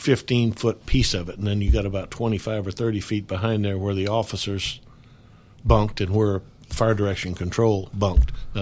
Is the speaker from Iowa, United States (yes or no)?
no; Knoxville, Tennessee, United States; Well, of course, I was from Knoxville